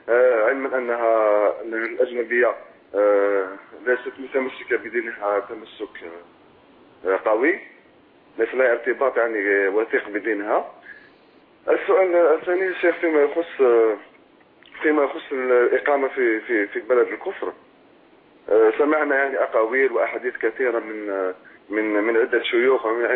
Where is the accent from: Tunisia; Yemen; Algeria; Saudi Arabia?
Algeria; moved away as an adult; now in France; أنا مواطن جزائري مقيم في فرنسا منذ 7 سنوات الآن.